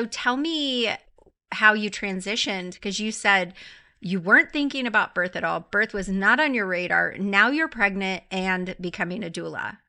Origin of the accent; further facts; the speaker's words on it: Clearwater, Florida, United States; So I'm from Clearwater.